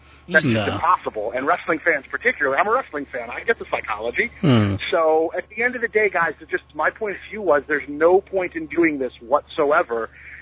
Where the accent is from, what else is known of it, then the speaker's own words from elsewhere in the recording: Detroit, Michigan, United States; I grew up in Detroit, which is a great wrestling town.